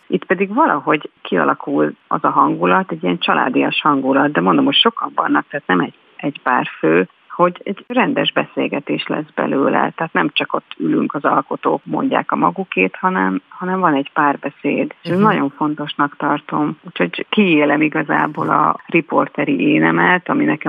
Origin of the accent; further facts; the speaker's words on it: Budaörs, Pest, Hungary; moved away as an adult; Hát én budaörsi születésű vagyok, úgyhogy elég sok minden köt, és egészen, hát ilyen 22 éves koromig éltem ott.